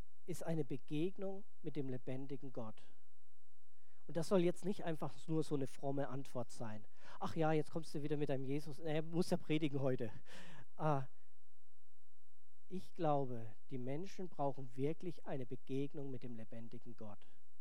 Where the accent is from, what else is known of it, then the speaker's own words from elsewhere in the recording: Bavaria, Germany; Es gibt in meiner Heimat, aber ich komme nicht aus Bayern, ich komme aus Franken.